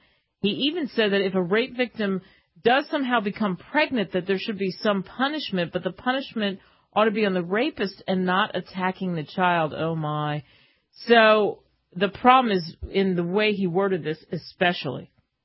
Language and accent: English; New Jersey, United States; When I was a kid in Jersey, growing up in New Jersey, they had those fogger trucks where they just pumped out the fog.